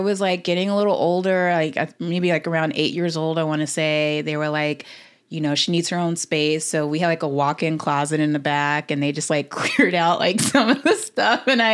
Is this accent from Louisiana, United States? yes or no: yes; New Orleans, Louisiana, United States; But yeah, you know, growing up in New Orleans, I got to say it was definitely, I mean, talking about just like culture, just like smacking you in the face, like in a good way.